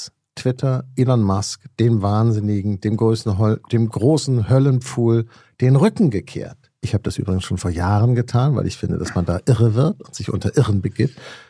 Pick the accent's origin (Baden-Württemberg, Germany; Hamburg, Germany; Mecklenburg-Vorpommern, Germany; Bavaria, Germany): Hamburg, Germany; In Hamburg, wo ich herkomme, egal.